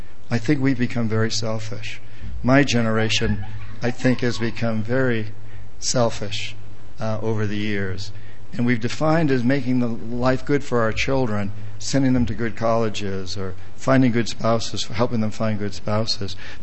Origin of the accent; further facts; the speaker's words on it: New Hampshire, United States; When I grew up in New Hampshire, we used to spray DDT on poison ivy until Rachel Carson, who wrote Silent Spring, taught us that that DDT was killing our fish and our birds.